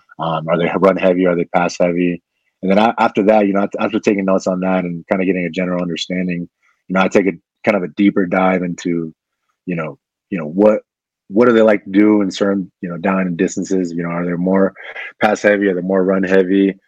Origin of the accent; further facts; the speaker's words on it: Washington, United States; I mean, growing up in Washington, you know, I always watched those guys, you know, Bobby Wagner, you know, KJ Wright.